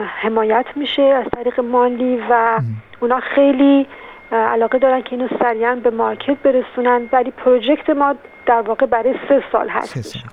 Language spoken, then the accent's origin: Persian; Iran; به عنوان یک ایرانی همیشه خوبه که با دید مثبت به همه چیز نگاه کنیم